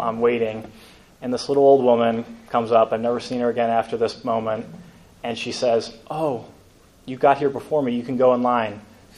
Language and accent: English; Akron, Ohio, United States; I entered at John Carroll after graduating from Firestone High School, growing up in Akron in 2013.